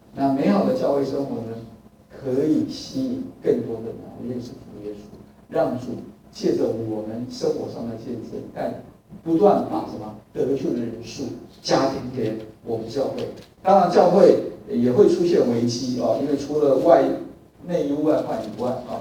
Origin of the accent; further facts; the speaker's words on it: China; 我们中国人，哎呀，我跟你讲的目的是你去跟他讲